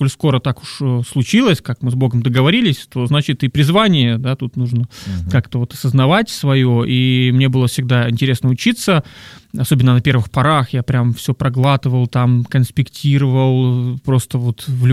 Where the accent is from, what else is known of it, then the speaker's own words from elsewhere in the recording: Lviv, Lviv Oblast, Ukraine; born there; Это все Западная Украина, напомню, я вот родился там, во Львове